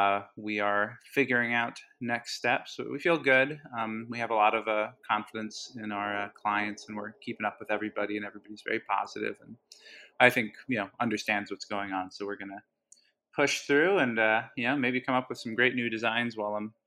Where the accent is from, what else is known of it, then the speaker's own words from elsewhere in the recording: Havertown, Pennsylvania, United States; also born or lived in Hawaii; I grew up in Hawaii actually till I was 10. My dad and my mom moved out there for a while, and you know, eventually came back in the mid 90s, moved to the Philly suburbs in Havertown.